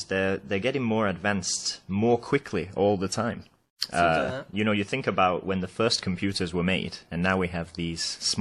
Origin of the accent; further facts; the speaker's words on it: Manchester, North West England, United Kingdom; I'm from England. My hometown is Manchester